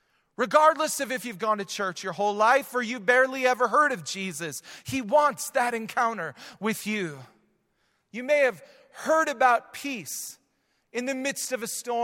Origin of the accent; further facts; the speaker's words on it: Wisconsin, United States; I grew up in Wisconsin calling it supper.